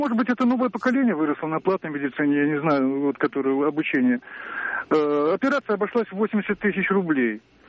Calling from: Samara, Samara Oblast, Russia; Я из Самары звоню.

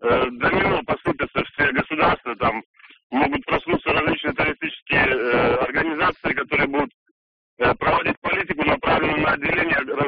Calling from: Makhachkala, Dagestan, Russia; Это Махачкала

